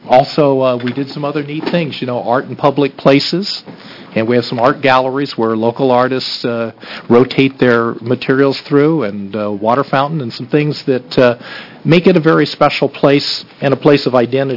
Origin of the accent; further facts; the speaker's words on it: Oregon City, Oregon, United States; from the Oregon City Canby area and was for the last 12 years Clackamas County Commissioner.